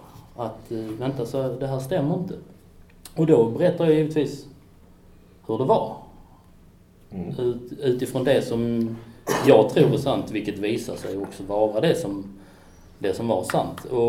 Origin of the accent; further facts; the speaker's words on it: Helsingborg, Skåne, Sweden; Det kan inte bara för att jag är uppvuxen i Helsingborg.